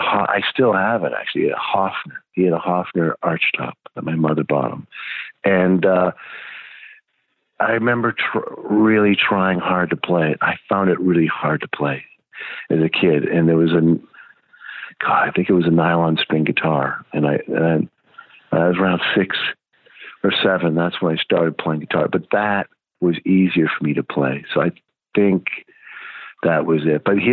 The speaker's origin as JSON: {"language": "English", "region": "Ontario", "country": "Canada", "tie": "born or raised there", "lives_now": "Toronto, Canada", "said": "I grew up in northern Canada, northern Ontario, in a little town that no one's ever heard of it."}